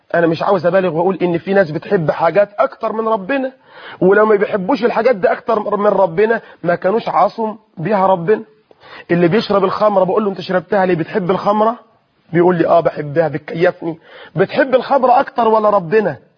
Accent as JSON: {"language": "Arabic", "region": "Sharqia Governorate", "country": "Egypt", "said": "معلش انا بس انا شرقاوي فلاح وبقولش يا ماما وبابا"}